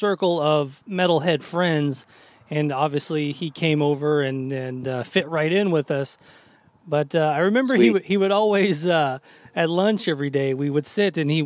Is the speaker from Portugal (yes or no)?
no; United States; growing up in America and reading, you know, getting the import magazines with the ads for those festivals